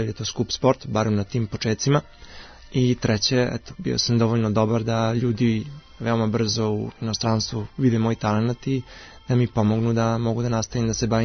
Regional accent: Belgrade, Serbia; meni je Beograd u srcu, to su moji koreni, to ne može da se zaboravi, ja sam Srbin

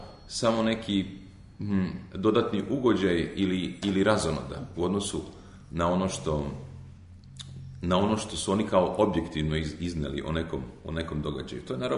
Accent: Serbia; šta ja kao Srbin mogu da kažem

